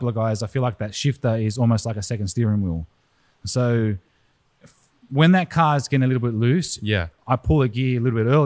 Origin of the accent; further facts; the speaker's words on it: New Zealand; now in Australia; Yeah, born in Australia, raised in New Zealand, but most of my car life has been in Australia.